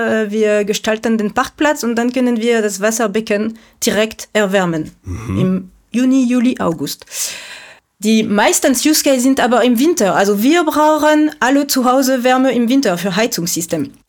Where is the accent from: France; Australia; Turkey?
France; German is a second language; moved away as an adult; now in Germany; wie Sie es hören können, komme ich aus Frankreich. Vor 4 Jahren sind wir mit meinen Kindern in Deutschland umgezogen